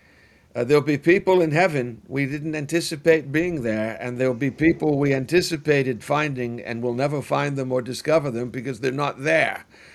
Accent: Wales, United Kingdom; As a Welshman, I believe I'm part and parcel of the lost tribe of Israel.

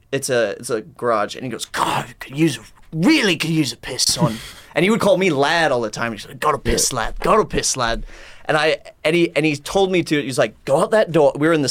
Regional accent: Minneapolis, Minnesota, United States; Me and my dad, I grew up in Minneapolis, and we had twin season tickets.

